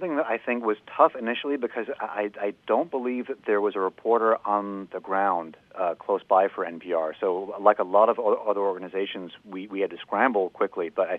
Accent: United States; I'm Indian English, born and raised in America, so I've got a lot of influences

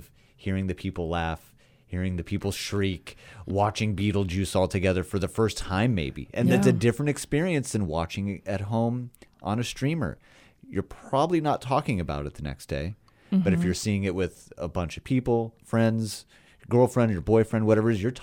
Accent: California, United States; also born or lived in Los Angeles; now in Central Coast, United States; I grew up on the Central Coast, moved to L.A., for almost 20 years. Now I'm back. So I still call myself a local of the Central Coast.

